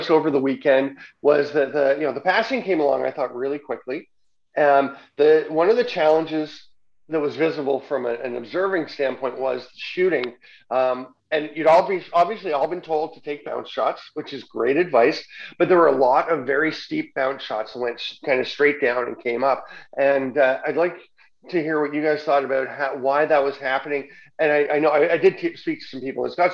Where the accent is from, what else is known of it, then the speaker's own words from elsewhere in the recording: Peterborough, Ontario, Canada; she's from my hometown of Peterborough